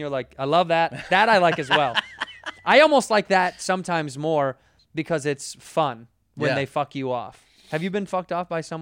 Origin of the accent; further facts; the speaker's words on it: Chicago, Illinois, United States; yo, I'm a huge fan. I'm from Chicago. I love you.